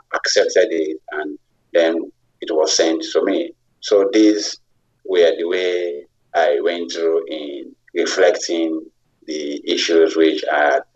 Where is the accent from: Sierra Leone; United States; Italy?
Sierra Leone; Freetown, Western Area; English is a second language; now in London, United Kingdom; I'm a foreigner from Freetown, Sierra Leone, West Africa, living in London